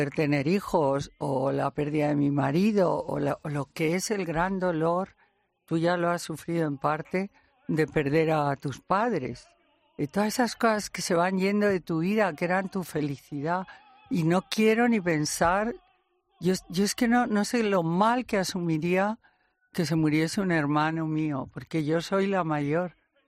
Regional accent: Logroño, La Rioja, Spain; also born or lived in León; yo nací en León, pero no viví en León. Nada más nacer, a mi padre le destinaron a Logroño, ciudad que adoro.

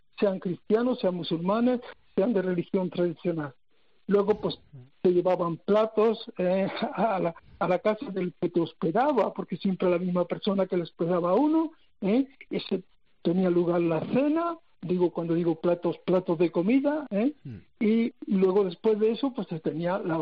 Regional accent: Torrenueva, Andalusia, Spain; Yo soy, nací en Torrenueva, un pueblo Torrenueva Costa, al lado de Motril. Bueno, pues desde pequeño pues estábamos en la comunidad cristiana.

